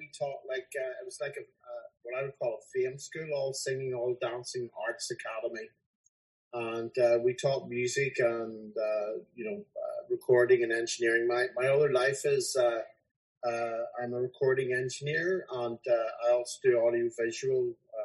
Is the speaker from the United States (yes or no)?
no; Belfast, Northern Ireland, United Kingdom; I'm from Belfast. I grew up there and then moved out to Downpatrick and learned my music from lots of people in the area.